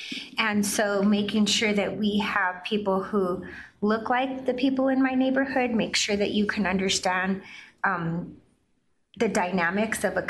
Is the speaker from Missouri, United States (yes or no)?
no; Denver, Colorado, United States; And when we were growing up in Northwest Denver, and I grew up during the summer of violence in Northwest Denver and lost a lot of friends in high school